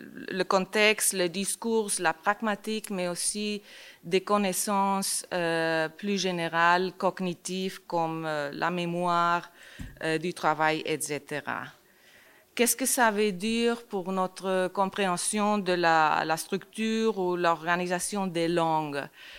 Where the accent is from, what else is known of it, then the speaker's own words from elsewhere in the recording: Spain; French is a second language; now in Germany; Moi, je suis un peu exotique parce que je viens de l'Espagne. Je travaille en Allemagne